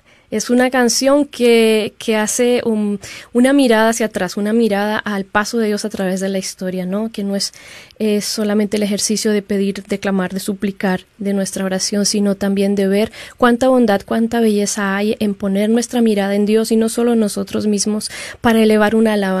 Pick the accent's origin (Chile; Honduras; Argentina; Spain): Chile; Puerto Montt, Los Lagos; also born or lived in Santiago; Ahí crecí, ahí viví, ahí comencé mi vida de fe. Yo nací en Santiago de Chile, en la capital, pero en realidad mi vida, mi historia comenzó en el sur de Chile, Puerto Montt.